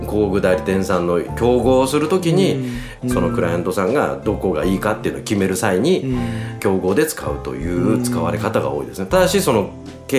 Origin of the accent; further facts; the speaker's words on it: Saitama, Japan; はい、私も埼玉出身でして今日楽しみに